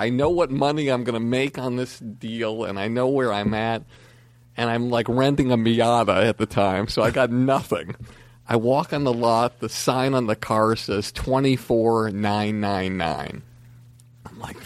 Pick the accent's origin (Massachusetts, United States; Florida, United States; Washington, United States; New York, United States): Massachusetts, United States; Longmeadow; because I'm this schlub from Longmeadow, Massachusetts.